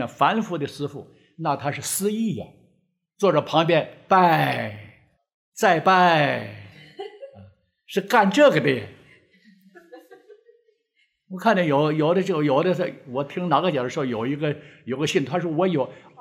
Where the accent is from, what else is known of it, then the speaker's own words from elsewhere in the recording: China; 我是大陆来的